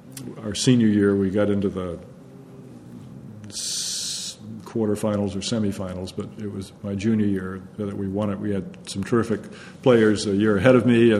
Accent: Concord, Massachusetts, United States; that was what growing up in Concord in the 1950s was like.

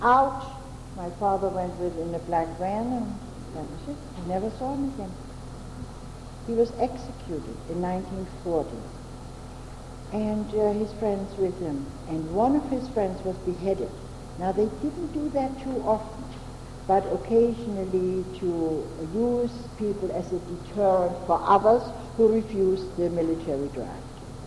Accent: Germany; English is a second language; I'm German. I kind of tried to minimize it, you know. And I said, well, I was born in Germany.

